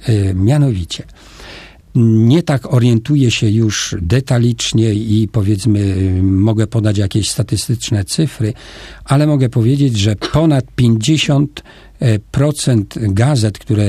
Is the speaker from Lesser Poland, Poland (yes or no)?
yes; Lesser Poland, Poland; bo pochodzę z okolic Tuchowa